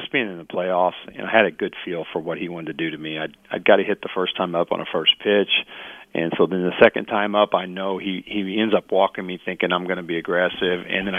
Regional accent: Evansville, Indiana, United States; Andy Bennis is the pitcher, and he's from my hometown in Evansville, so I know Andy and kind of talked to him through his career.

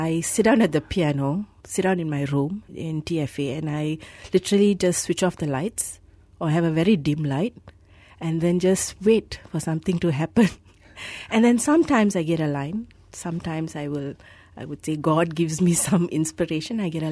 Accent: Malaysia; I actually, as a Malaysian, I question many things. I love this country. I love being here.

